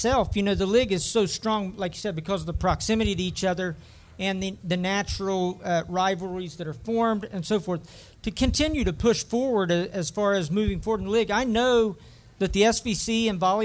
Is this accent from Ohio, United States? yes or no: yes; Oak Hill, Ohio, United States; I'm a Jackson Countyan, so I'm not far from here. But you know, I grew up in Oak Hill.